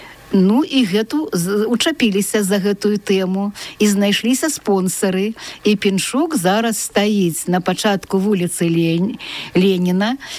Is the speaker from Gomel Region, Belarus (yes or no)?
no; Baranavichy, Brest Region, Belarus; now in Pinsk, Belarus; Я не ведаю, чи я маю на гэта права, тому што я барнавічанка. У 86-м годзе я прыехала